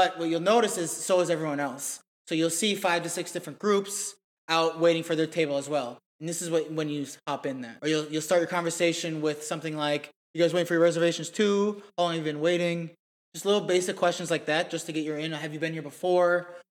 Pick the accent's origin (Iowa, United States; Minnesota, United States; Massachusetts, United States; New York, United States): Minnesota, United States; now in Los Angeles, United States; My hometown of Minnesota is all back. It's just great. Weather's kind of decent.